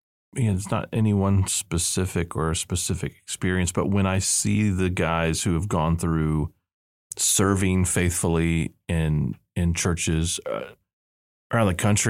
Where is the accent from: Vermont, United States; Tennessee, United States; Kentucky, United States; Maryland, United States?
Vermont, United States; And I wanted Paul mainly because he was coming from Vermont and I came from Vermont.